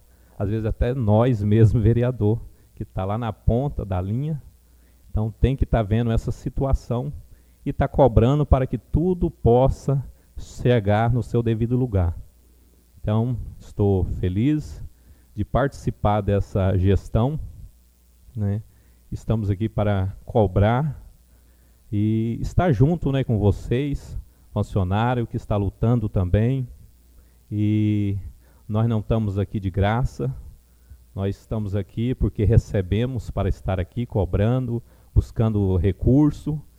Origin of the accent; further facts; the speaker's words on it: Campo Novo, Brazil; Porque nós somos de Campo Novo e queremos o melhor para o nosso município.